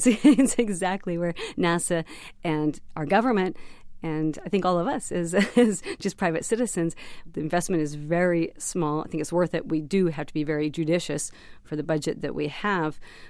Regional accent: Montana, United States; What it taught me was I grew up in Montana. So for a young girl growing up in Montana to dream

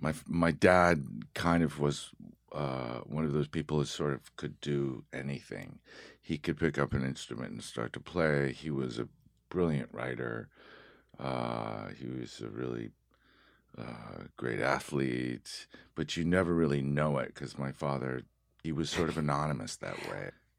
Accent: Haverhill, Massachusetts, United States; born there; New England. I was born in Massachusetts. I was born in Haverhill, Massachusetts, in Hale Hospital, the same hospital that the writer H.P. Lovecraft was born in as well.

